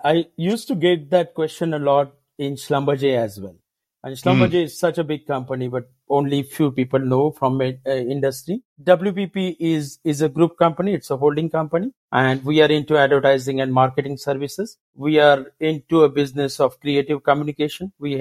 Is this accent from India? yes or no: yes; India; born and raised in India.